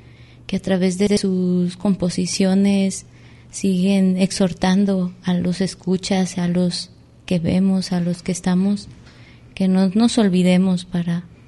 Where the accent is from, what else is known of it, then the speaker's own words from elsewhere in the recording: Mexico; que se vivió como familia mexicana